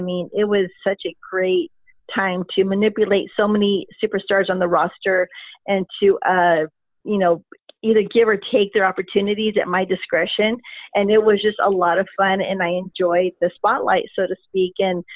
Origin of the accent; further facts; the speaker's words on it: El Paso, Texas, United States; So, you know, with my hometown of El Paso, Texas, and all the south regions of the United States